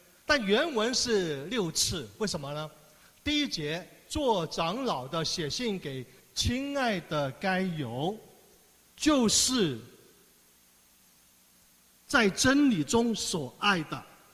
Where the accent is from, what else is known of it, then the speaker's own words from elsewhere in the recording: China; 我们很少，我们中国人比较含蓄，有没有？